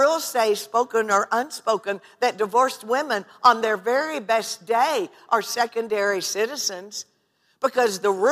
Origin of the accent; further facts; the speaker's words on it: Midwest, United States; But I grew up in the Bible Belt of the Midwest. As they say, I wasn't born on the church pew, but I got there really fast.